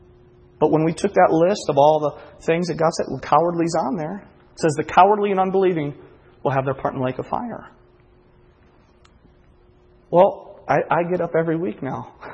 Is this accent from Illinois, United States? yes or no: yes; Kankakee, Illinois, United States; from Kankakee, Illinois.